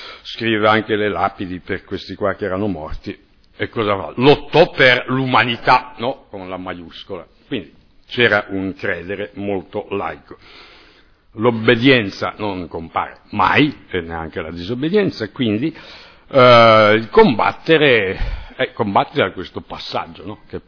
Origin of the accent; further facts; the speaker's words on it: Piedmont, Italy; io sono piemontese, insomma